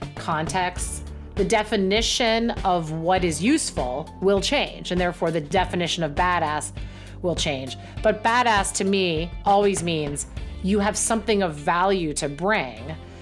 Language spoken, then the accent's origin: English; Pittsburgh, Pennsylvania, United States; So my husband is from Chicago, born and raised, and I am from Pittsburgh.